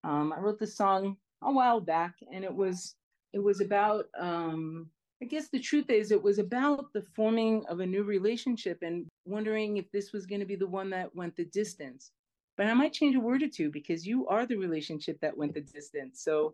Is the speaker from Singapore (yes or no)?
no; New York City, New York, United States; I mean, I grew up in New York all my life. I came out at the age of 16. Anyone coming out in New York City comes out in Greenwich Village.